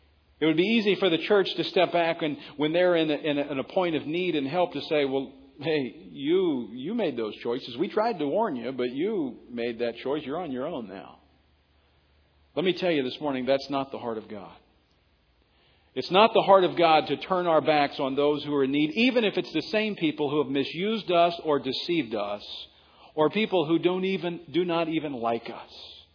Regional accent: Louisiana, United States; I'm from Louisiana, by the way. Anybody know anything about Louisiana politics?

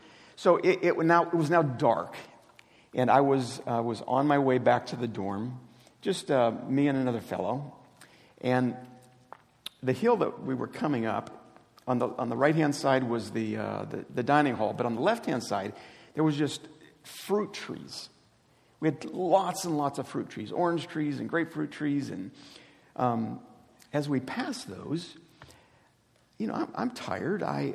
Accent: Nigeria; My parents are missionaries, and I had a chance to grow up overseas, born and raised in Nigeria. And from 7 years old, I went to boarding school.

